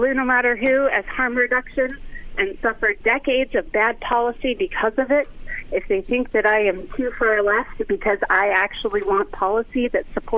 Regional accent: Leroy, Illinois, United States; I grew up in Leroy, Illinois. I come from farmers. I am a rural, working-class person.

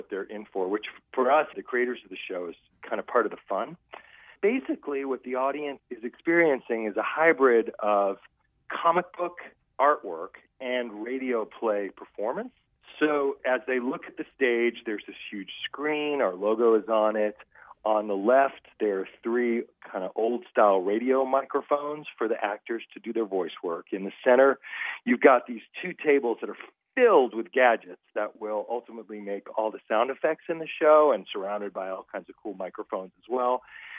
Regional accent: Austin, Texas, United States; We're from Austin, Texas, and here in Austin, I founded this theater company that was all about producing new plays.

